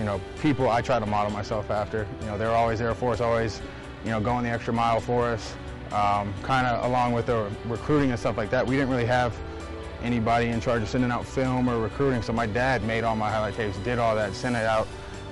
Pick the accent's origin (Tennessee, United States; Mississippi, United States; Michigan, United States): Tennessee, United States; Knoxville; I mean, for the most part, I grew up in Knoxville, Tennessee.